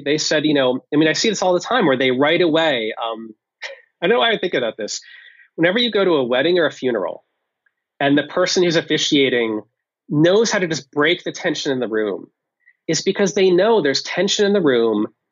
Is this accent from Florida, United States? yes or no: no; New Jersey, United States; Sorry, I'm from New Jersey, America.